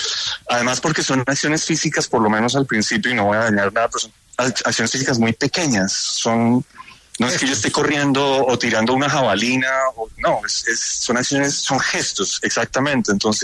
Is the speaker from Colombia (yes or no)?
yes; Colombia; en el resto de Latinoamérica saben que eso, los colombianos somos los únicos que lo decimos.